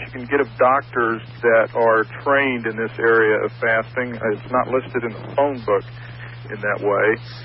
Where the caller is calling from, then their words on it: Clearwater, Florida, United States; Yes, I'm calling from Clearwater